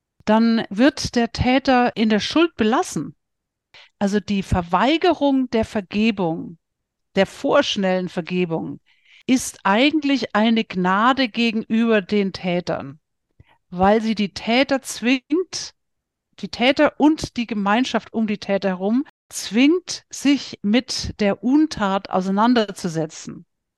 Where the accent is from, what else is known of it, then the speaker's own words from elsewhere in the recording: Bavaria, Germany; ich komme aus dem Bayerischen, da heißt vergelt's Gott, ist was Positives